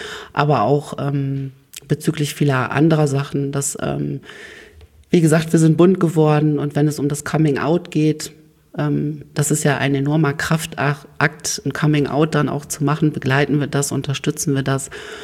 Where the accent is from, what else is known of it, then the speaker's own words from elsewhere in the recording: Oldenburg, Lower Saxony, Germany; born there; ich bin 42 Jahre alt, gebürtiger Oldenburger